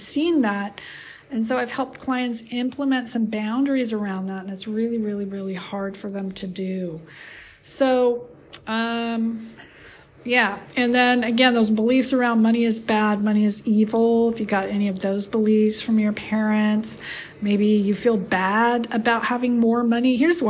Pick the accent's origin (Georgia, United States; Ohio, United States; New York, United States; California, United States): California, United States; So I grew up in a pretty wealthy area in I grew up in California. So, you know, I grew up in a wealthy, in the Bay Area.